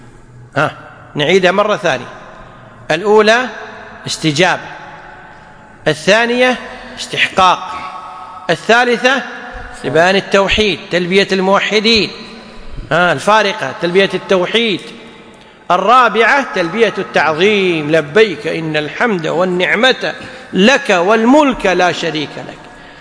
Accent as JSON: {"language": "Arabic", "country": "Kuwait", "said": "مثلا الآن المرأة عندنا في الكويت ممكن تركب سيارتها من الفاحل وتمشي إلى العبدلي مسافة أكثر من 120 كيلو"}